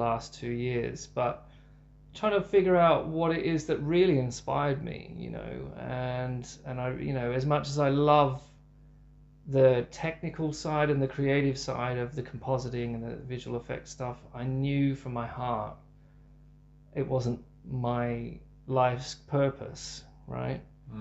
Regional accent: Australia; moved away as an adult; now in London, United Kingdom; And so I went to London when I was 27 from Australia

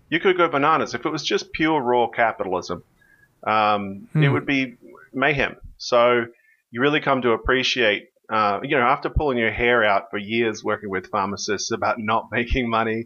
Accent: Australia; now in United States; the CEO and founder of Voista Training Labs, pharmaceutical training company. I'm an Australian-American.

